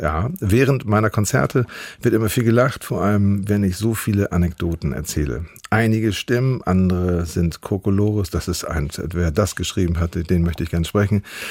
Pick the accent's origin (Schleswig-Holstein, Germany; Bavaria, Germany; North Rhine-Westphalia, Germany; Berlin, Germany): Schleswig-Holstein, Germany; Grömitz; also born or lived in Timmendorfer Strand; Ich bin groß geworden an der Ostsee in Grömitz und am Timmendorfer Strand. Später sind wir an die Nordsee gewechselt, nach Amrum, Föhr und Langenes und Sylt und so.